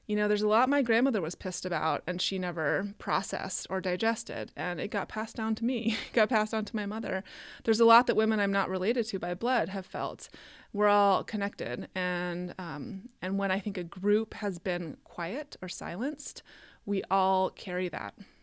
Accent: United States; I'm white, I'm heterosexual, I'm American, I'm cisgendered, I'm middle class.

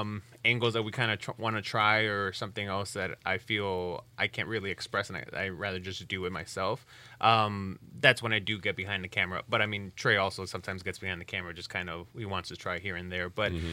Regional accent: Chicago, Illinois, United States; No, I'm actually, I was born in Chicago.

